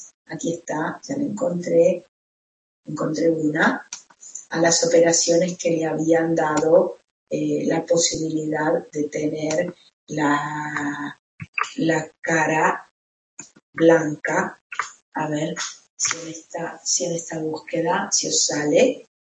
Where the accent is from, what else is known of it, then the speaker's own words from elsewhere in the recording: Spain; seguramente la sociedad era bastante diferente en España de donde soy.